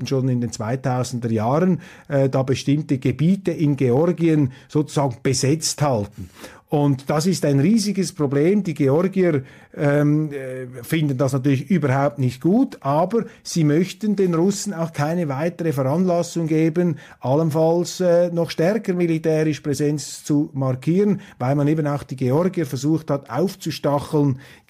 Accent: Switzerland; da staune ich jetzt etwas als Schweizer

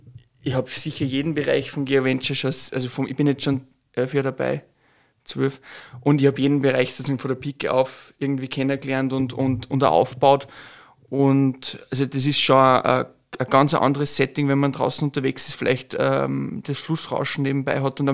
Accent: Upper Austria, Austria; ich bin aus der Region Steierland.

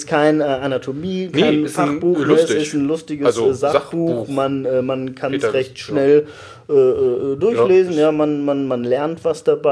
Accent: Cologne, North Rhine-Westphalia, Germany; Ich komme aus Köln.

